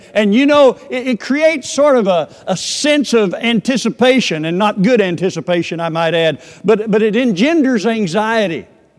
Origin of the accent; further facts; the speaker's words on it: Oklahoma, United States; But I grew up in Oklahoma, and that's kind of Tornado Alley.